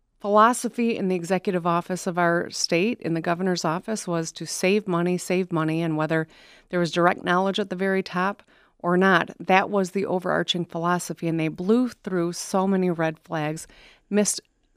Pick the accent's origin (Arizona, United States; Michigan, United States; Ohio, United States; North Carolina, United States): Michigan, United States